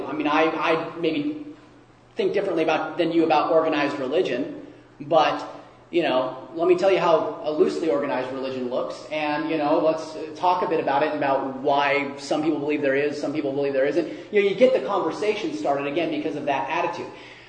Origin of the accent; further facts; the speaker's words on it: Seattle, Washington, United States; I'm from Seattle.